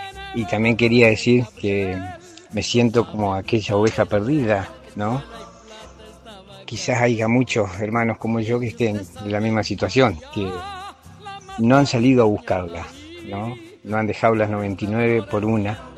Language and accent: Spanish; San Nicolás, Buenos Aires Province, Argentina; soy de acá de San Nicolás.